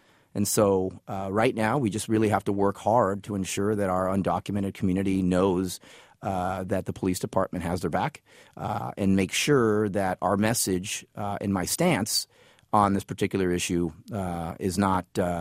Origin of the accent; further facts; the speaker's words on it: San Jose, California, United States; English is a second language; also born or lived in Puerto Rico; I was born in Puerto Rico. I moved here when I was very young. I learned how to speak English in San Jose.